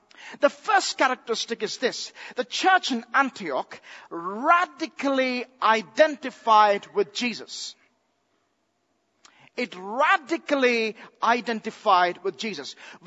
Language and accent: English; India; I've heard this 1,000 times growing up in India.